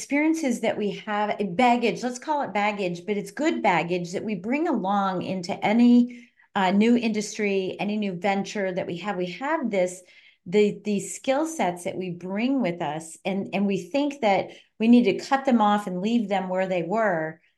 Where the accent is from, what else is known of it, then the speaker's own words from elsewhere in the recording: Colorado, United States; moved away; Now, I'm originally from Colorado, so we're like from the same neck of the woods, right?